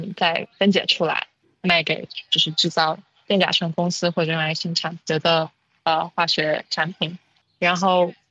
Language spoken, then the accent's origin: Chinese; Fuzhou, Fujian, China; born there; moved away; also born or lived in United States / United Kingdom; 我出生在福建福州，然后来到美国跟英国学习工作